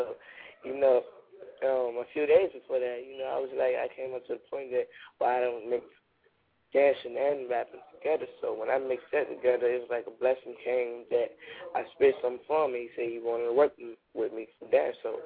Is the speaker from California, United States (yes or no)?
yes; California, United States; Oh, you already know I'm from Cali, you know what I'm saying?